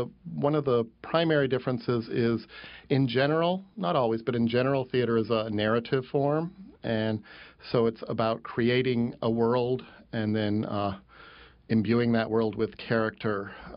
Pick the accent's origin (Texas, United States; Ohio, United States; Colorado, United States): Colorado, United States; I grew up in Colorado, and it more grew from an awareness of nature